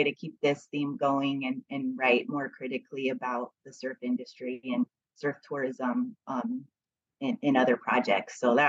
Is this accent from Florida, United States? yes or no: no; Arizona, United States; who did not grow up in California. I'm from Arizona.